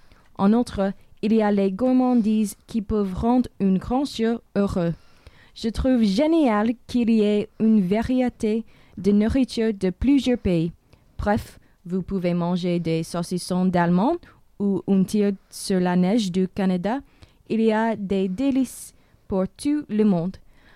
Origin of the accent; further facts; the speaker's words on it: Missouri, United States; French is a second language; Oui, je viens des États-Unis. Et je viens d'État Missouri